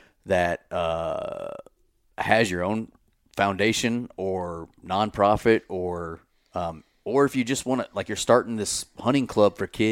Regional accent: Kansas City, Missouri, United States; I'm well aware of it because I grew up in the Kansas City area, and I just remember that day, what happened.

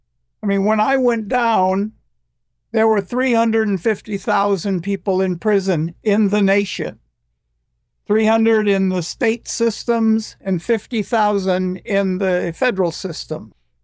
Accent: United States; You do this in England, you're British, but I'm American.

